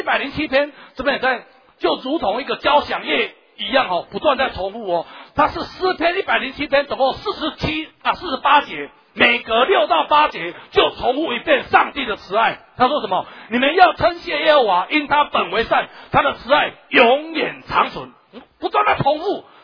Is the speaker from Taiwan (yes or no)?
yes; Taiwan; 只是我们不知道，只是我们台湾人不知道。